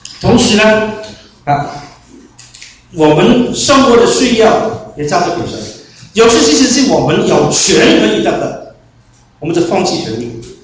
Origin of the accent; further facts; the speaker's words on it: China; now in United Kingdom; 好像我是中国人，但是为了主的缘故呢，我不把这当作英国人就也算了。当时结果还是学习一点的，我不是怎么样，可能来了英国时间比较长了